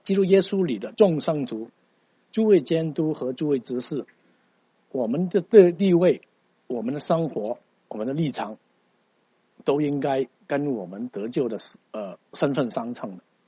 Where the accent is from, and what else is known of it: China